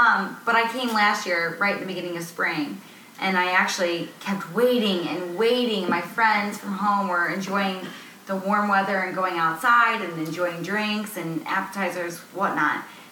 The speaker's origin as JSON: {"language": "English", "town": "St. Louis", "region": "Missouri", "country": "United States", "said": "I'm from St. Louis. Okay. You can have open containers."}